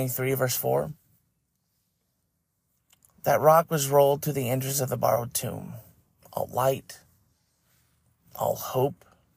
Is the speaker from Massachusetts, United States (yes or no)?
no; Las Vegas, Nevada, United States; I mean, I'm from Las Vegas, so rocks are our thing.